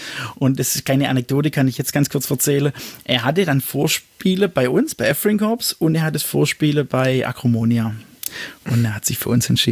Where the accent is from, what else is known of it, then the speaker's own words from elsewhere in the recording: Ochsenburg, Baden-Württemberg, Germany; von dem Ort, wo ich herkomme, aus Ochsenburg.